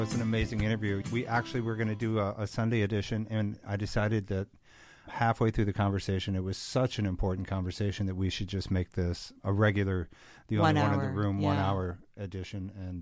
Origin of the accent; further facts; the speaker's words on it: Virginia, United States; moved away as an adult; I was raised in the South in Virginia. And I left Virginia when I was about 20 because I was just really discouraged with the disparity there.